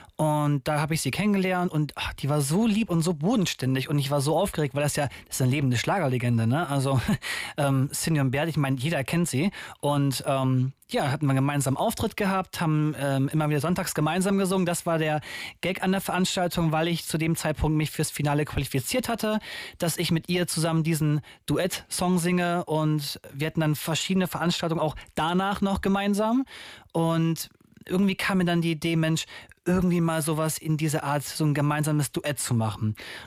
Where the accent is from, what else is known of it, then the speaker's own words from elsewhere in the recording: Ganderkesee, Lower Saxony, Germany; Am Samstag bin ich in meinem Heimatort in Ganakesee auf dem Herbstmarkt unterwegs